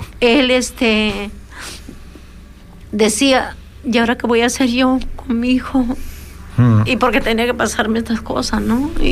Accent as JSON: {"language": "Spanish", "country": "Peru", "lives_now": "Fuerteventura, Spain", "said": "por allá en mi país todavía existe eso del machismo."}